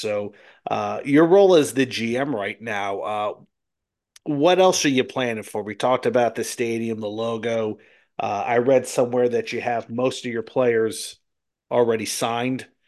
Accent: New Jersey, United States; Obviously, you're from Minnesota and I'm from New Jersey, two places that, you know, are not barbecue places

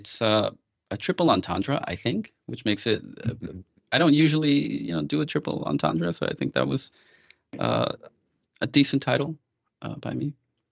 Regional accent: New York City, New York, United States; growing up in the Bronx and you know, things I had experienced.

